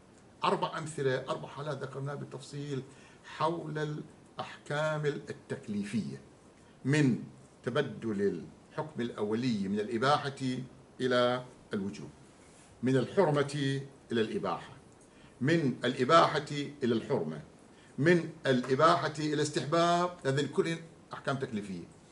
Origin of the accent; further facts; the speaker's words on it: Najaf, Najaf Governorate, Iraq; قبل ورود الطب الحديث وتداوله عندنا في النجف الأشرف